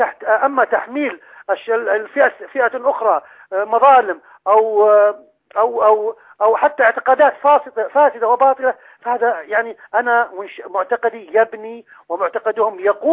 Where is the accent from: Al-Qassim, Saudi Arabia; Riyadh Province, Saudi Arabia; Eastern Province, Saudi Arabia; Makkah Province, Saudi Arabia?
Al-Qassim, Saudi Arabia; نحن من بلاد القصيم.